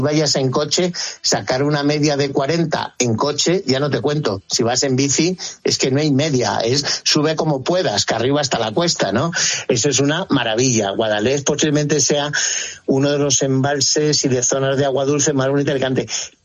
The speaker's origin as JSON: {"language": "Spanish", "town": "Granada", "region": "Andalusia", "country": "Spain", "said": "cuando bajo a Salobreña, los que somos granadinos semiconsortes"}